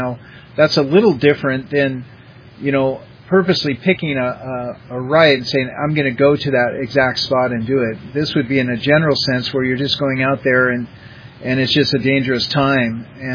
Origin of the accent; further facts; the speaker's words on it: Everett, Washington, United States; in my hometown of Everett, Washington, there was a strip mall, a big mall, not a strip mall.